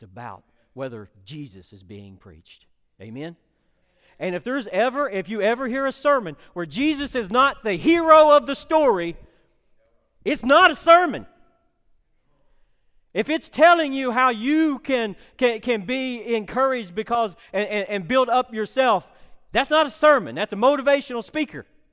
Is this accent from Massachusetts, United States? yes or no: no; West Virginia, United States; And listen, I grew up in West Virginia. When we had revival, we had revival.